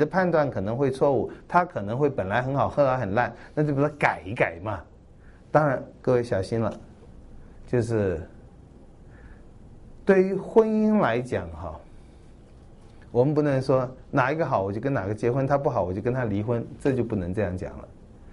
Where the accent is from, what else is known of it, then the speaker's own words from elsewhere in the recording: Taiwan; 吃我们台湾人纳税钱的